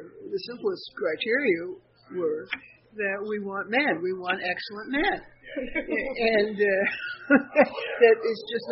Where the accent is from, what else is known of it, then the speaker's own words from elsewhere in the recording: Indiana, United States; I was from Indiana, and old line Protestant and Danish immigrant family.